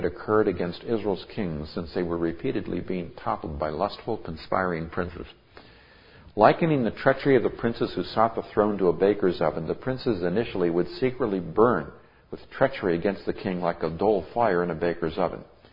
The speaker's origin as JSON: {"language": "English", "country": "Nigeria", "tie": "born or raised there", "said": "I grew up in Nigeria. My parents are missionaries there."}